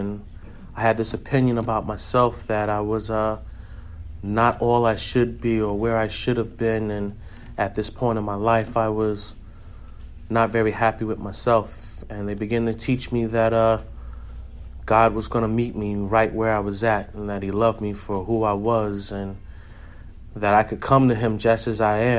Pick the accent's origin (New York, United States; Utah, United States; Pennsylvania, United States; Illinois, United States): New York, United States; New York City; So, I was raised in New York City, pretty much spoiled as a child, had everything I wanted